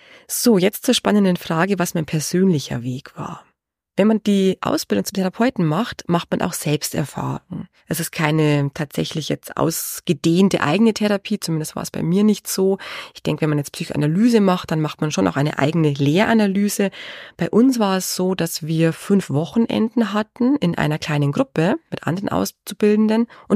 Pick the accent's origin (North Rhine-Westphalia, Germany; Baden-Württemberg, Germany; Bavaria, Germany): Bavaria, Germany; ich bin im Chiemgau geboren und dort in einer großen Verwandtschaft aufgewachsen.